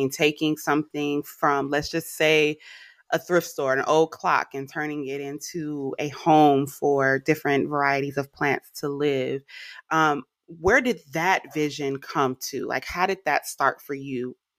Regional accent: California, United States; Well, I'm from the Bay. I know you're not from Los Angeles, but I am a Cali girl.

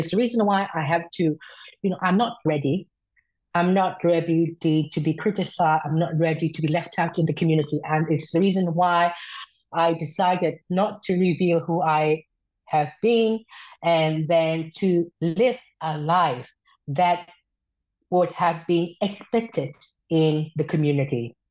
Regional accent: Myanmar; English is a second language; moved away as an adult; now in Sweden; then I am originally from Myanmar, and then I am identified as a trans woman, and then presently I have been resettled to Sweden exactly 20 months ago.

